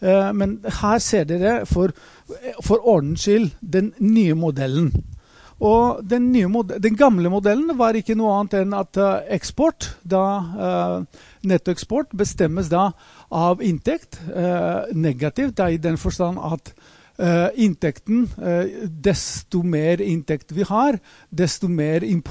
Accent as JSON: {"language": "Norwegian", "country": "Greece", "said": "er faktisk det man ser i mitt hjemland nå i dag. Da hvor de har restriksjoner på det vi kaller da, kapitalbevegelser. Og så, Hellas altså."}